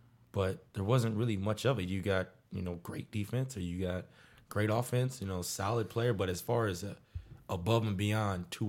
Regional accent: Madison, Wisconsin, United States; also born or lived in San Antonio; Raised in Madison, Wisconsin.

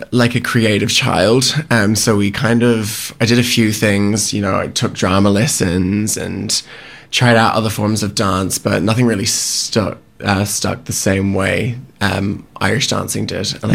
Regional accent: New Zealand; also born or lived in Ireland; So I was born in New Zealand and moved over to Ireland at a very young age, and moved back to New Zealand when I was about 6 years old.

